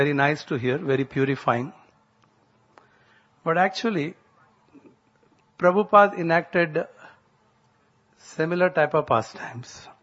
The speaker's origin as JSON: {"language": "English", "region": "Karnataka", "country": "India", "said": "like I come from South Canara. It's a coastal area. So I remember this mountain range I used to see since childhood."}